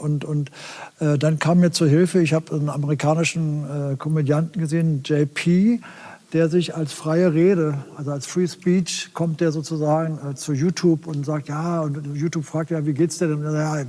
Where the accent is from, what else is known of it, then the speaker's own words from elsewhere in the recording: Berlin, Germany; Und ich komme ja aus West-Berlin, ich habe sowas nie gehabt.